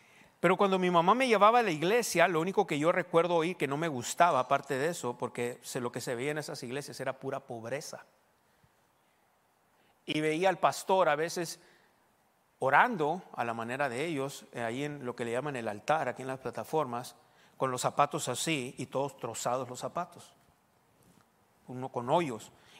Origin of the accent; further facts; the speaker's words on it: Hermosillo, Sonora, Mexico; born there; nací en 1975 ahí en Hermosillo, entonces estaba, tenía 6 años